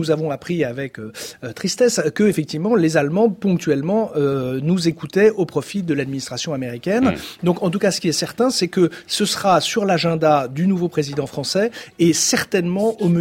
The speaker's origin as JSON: {"language": "French", "country": "France", "said": "nous, on peut se rappeler en tant que Français"}